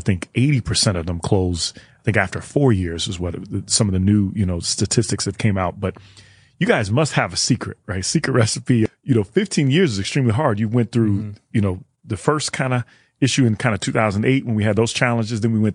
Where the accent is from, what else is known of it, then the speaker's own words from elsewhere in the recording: Chicago, Illinois, United States; I'm really from Chicago and Chris is from Detroit.